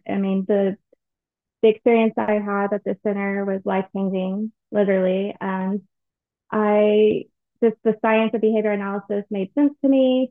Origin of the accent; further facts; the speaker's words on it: Texas, United States; Yeah, so I am originally from Texas.